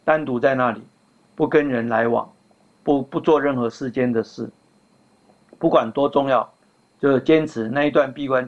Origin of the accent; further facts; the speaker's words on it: China; 因为我们中国人有的是说要给他穿多少层多少层衣服啊